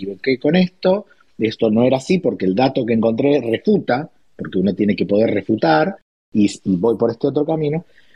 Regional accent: Argentina; yo soy argentino, soy judío

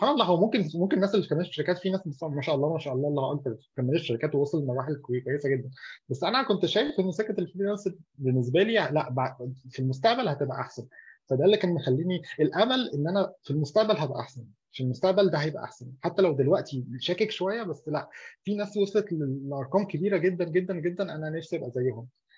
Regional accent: Egypt; يعني احنا كمصريين الحمد لله يعني سمعتنا مش وحشه

